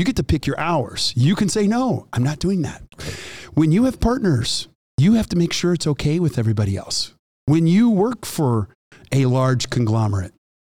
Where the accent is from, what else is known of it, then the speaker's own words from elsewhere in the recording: Whitefish Bay, Wisconsin, United States; I grew up in Whitefish Bay and my son played baseball.